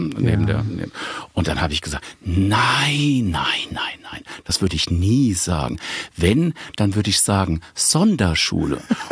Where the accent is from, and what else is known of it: Schifferstadt, Rhineland-Palatinate, Germany; born or raised there